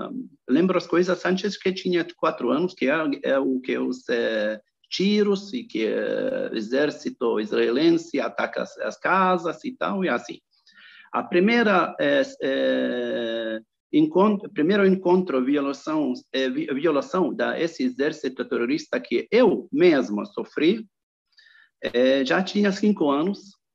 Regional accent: Gaza, Gaza Strip, Palestine; born there; Portuguese is a second language; palestino brasileiro, até tenho cidadania também da Europa, mas eu sou palestino, que nasci na Palestina. Nasci em Gaza. Isso também é significativo que eu sou nasci de Gaza, mas sou de Jaffa, Jaffa onde Tel Aviv hoje.

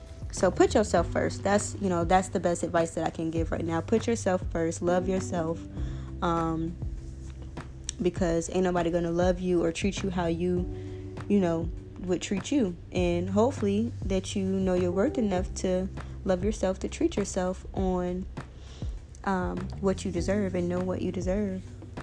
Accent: Fort Myers, Florida, United States; Because, I mean, I'm from Fort Myers, Florida. And it's a small city. Everybody know everybody.

